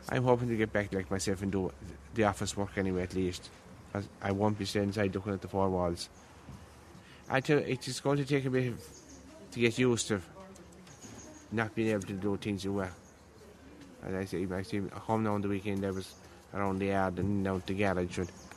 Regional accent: Croom, Munster, Ireland; Crome in County Limerick.

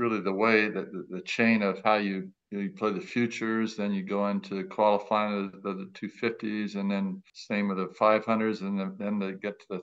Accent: United States; And then as an American, one of the saddest days of my life was to see the LA tournament go.

